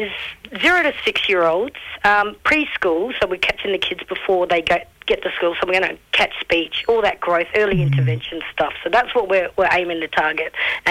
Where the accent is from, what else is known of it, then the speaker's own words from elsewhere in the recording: Adelaide, South Australia, Australia; I'm a Noronga Ngarrindjeri Mimini from Adelaide, well, York Peninsula and the Coorong areas. And, yeah, I'll go through all of South Australia, bottom end here.